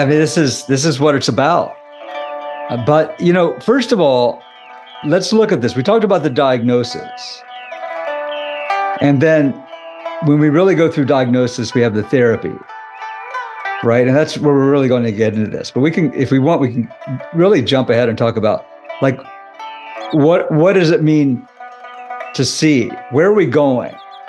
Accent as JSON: {"language": "English", "region": "West Virginia", "country": "United States", "said": "You know, I said naked because I'm from West Virginia."}